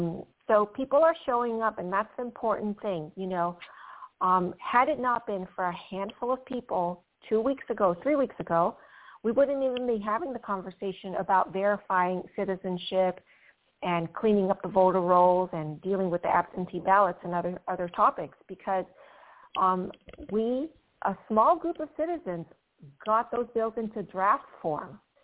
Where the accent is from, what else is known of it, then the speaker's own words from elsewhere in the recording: Venezuela; also born or lived in Panama; now in United States; I am from the Banana Republics. I was born in Panama and I was raised in Venezuela.